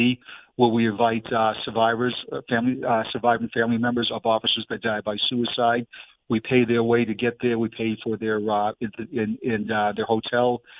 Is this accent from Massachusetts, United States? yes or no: yes; Boston, Massachusetts, United States; accent: Boston accent; It's my Boston accent's kicking it right now.